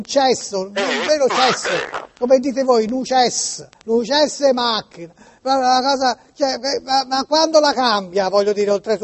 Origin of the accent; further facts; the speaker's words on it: Tuscany, Italy; Io sono toscano, ma abito nella zona.